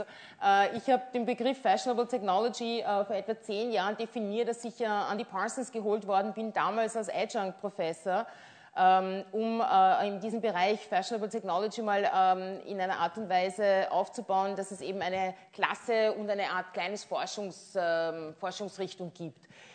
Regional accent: Burgenland, Austria; Und da bin ich im Burgenland aufgewachsen

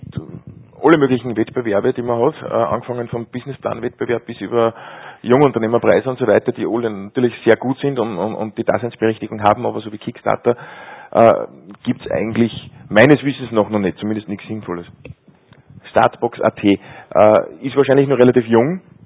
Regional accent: Austria; sowas fördert man natürlich dann gerne, ne, bei uns in Österreich

